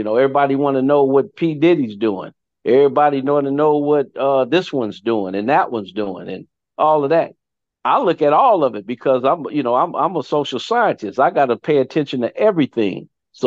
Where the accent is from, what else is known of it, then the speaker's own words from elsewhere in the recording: Compton, California, United States; you know, I'm from Compton, you know, so I know when I hear something